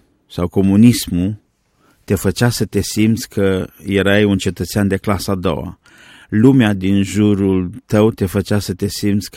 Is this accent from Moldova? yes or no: no; Romania; moved away; În anii 1969, după ce am plecat din România, am fost în Italia. Aproape 8 luni am stat în lagăr în Italia. Vreo 6 luni am stat la Napoli